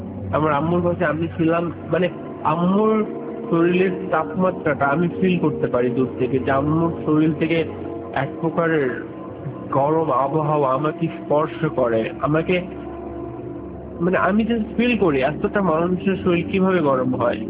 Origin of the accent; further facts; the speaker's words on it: Hamidpur, Dhaka Division, Bangladesh; now in Kuwait; আমি টাঙ্গাইল জেলার কালিয়াটি থানার হামিদপুর গ্রামে বাস করি। মূলত কারণ এখন আমি প্রবাসী, মানে আমি কোয়েতে আছি।